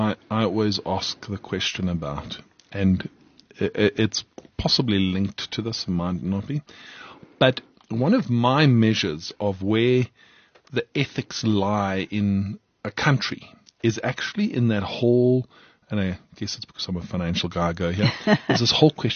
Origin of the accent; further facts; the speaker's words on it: South Africa; So as a South African CA, I'm standing up and I'm saying